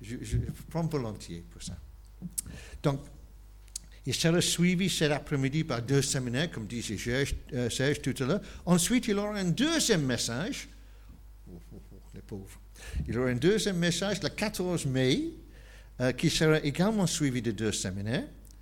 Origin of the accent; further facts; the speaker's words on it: Wales, United Kingdom; French is a second language; Et moi, je viens d'un petit pays à côté qui s'appelle le Pays de Galles. Donc, nous sommes des Britanniques, mais je ne suis pas anglais.